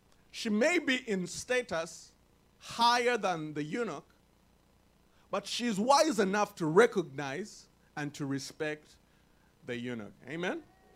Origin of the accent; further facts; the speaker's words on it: Uganda; moved away as an adult; I remember the first time I left my home country, Uganda, the Pearl of Africa. Glory to God. I left my home country. I was going to India to study.